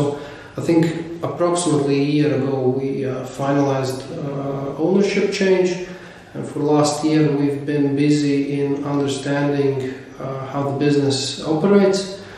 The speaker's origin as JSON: {"language": "English", "region": "Riga", "country": "Latvia", "said": "I come from Riga, Latvia."}